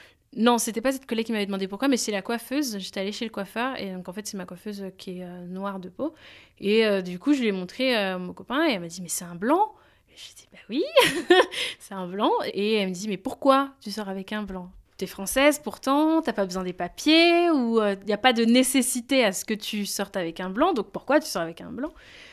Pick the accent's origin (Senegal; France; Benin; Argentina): Benin; je suis originaire du Bénin, je vais souvent au Bénin tous les ans ou presque tous les deux ans.